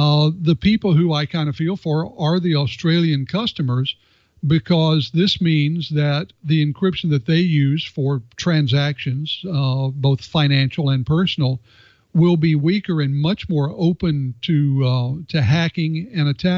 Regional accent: United States; Being an American, being the sort of critter that I am, I tend to come down on the side of personal protection.

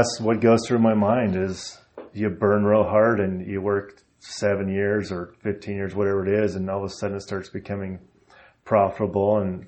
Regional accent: Sheridan, Wyoming, United States; I grew up in Sheridan.

